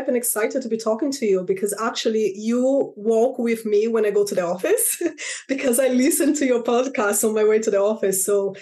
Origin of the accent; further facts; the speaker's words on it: Rio de Janeiro, Brazil; moved away as an adult; now in London, United Kingdom; So that was my goal back in Brazil. I'm from Rio de Janeiro.